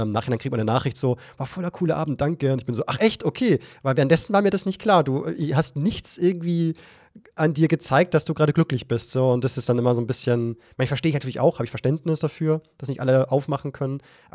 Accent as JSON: {"language": "German", "country": "Germany", "said": "wie viel wir als Deutsche, wie viel Interesse wir da haben an das englische Königshaus"}